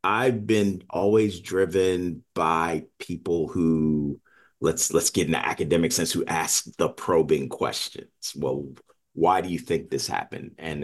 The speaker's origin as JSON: {"language": "English", "town": "Washington", "region": "District of Columbia", "country": "United States", "tie": "born or raised there", "said": "I live in Washington, D.C. I grew up in the Washington, D.C. area. My friends go back to elementary school, right?"}